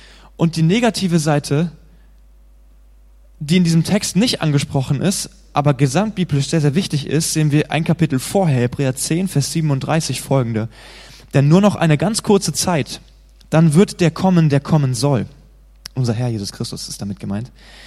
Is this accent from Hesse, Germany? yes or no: yes; Hesse, Germany; now in Hamburg, Germany; Ich bin hier in Hamburg, ich bin Hesse, ich kenne mich nicht so aus mit dieser nordischen Sprache.